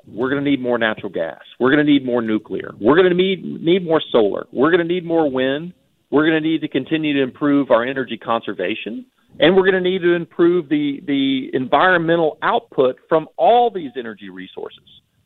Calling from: Texas, United States; like we had in Texas, and I'm calling you from Texas today

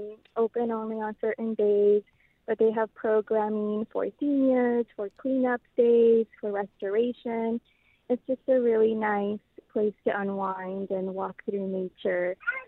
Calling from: Gardena, California, United States; Yes, I'm calling from Gardena

